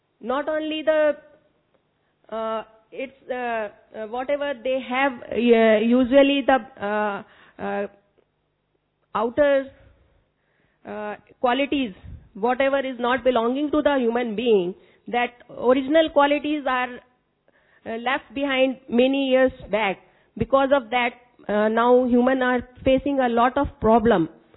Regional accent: Bangalore, Karnataka, India; English is a second language; from Bangalore, working in IBM.

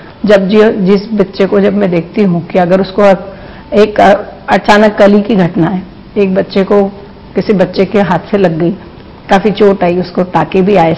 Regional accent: Indore, Madhya Pradesh, India; मैं इंदौर से हूँ

